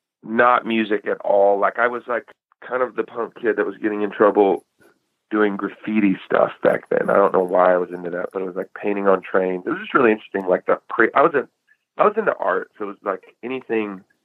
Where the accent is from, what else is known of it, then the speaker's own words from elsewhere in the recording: Eugene, Oregon, United States; But I also, growing up in Eugene, you know, there's like You Can't Escape … like kind of like the hippie influence … thing, you know.